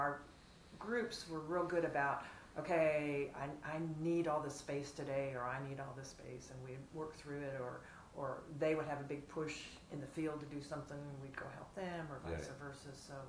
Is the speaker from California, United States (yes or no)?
yes; California, United States; After growing up in California and then going in to a local grocery store